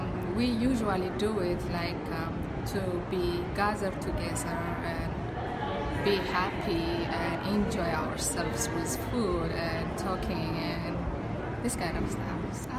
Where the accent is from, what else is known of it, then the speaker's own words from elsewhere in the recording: Ethiopia; English is a second language; now in United States; I am from Ethiopia, and we are, as a Christian, I came from a Christian background